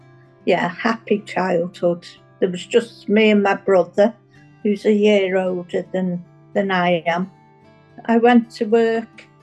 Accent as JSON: {"language": "English", "town": "Mold", "region": "Wales", "country": "United Kingdom", "tie": "born or raised there", "said": "I was born and brought up in Mould. My dad was from Dublin. My mum is Welsh, was Welsh. Yeah, I went to a Catholic school in Mould, primary school, and then to high school was a Catholic school."}